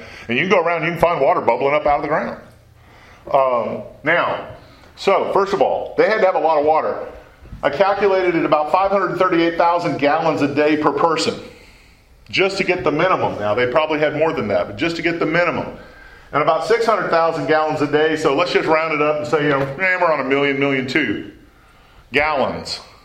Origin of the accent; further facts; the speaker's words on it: La Vernia, Texas, United States; I grew up in Lavernia, Texas, which is close to San Antonio